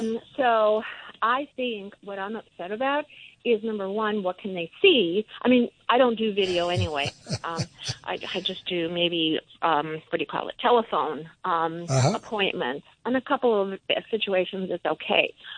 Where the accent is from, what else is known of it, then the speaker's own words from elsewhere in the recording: Everett, United States; and I'm from Everett.